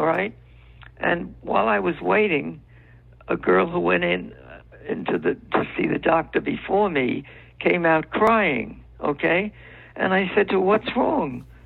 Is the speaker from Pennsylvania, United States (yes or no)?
no; Brooklyn, New York, United States; I grew up in Brooklyn, New York.